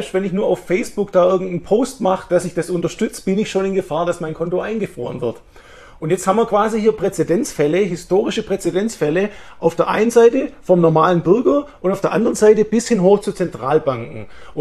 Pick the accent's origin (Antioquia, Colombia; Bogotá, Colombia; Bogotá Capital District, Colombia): Antioquia, Colombia; Medellín; schön, dass es in meiner Heimatstadt stattfindet.